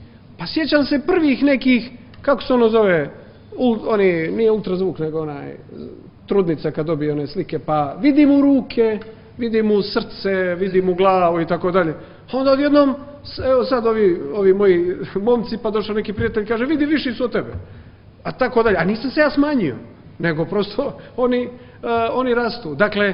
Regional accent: Cetinje, Montenegro; Gore, kod nas u Katonskoj Nahiji su fino crkve pretvorili u magacine

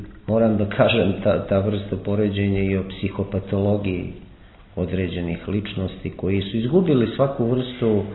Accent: Montenegro; pošto smo generacija i odrasli smo u Crnoj Gori

